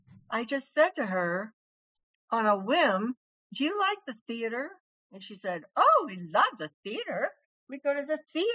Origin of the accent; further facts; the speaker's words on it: Kansas, United States; And, you know, I was born in Kansas. I click my shoes like and feet like Dorothy.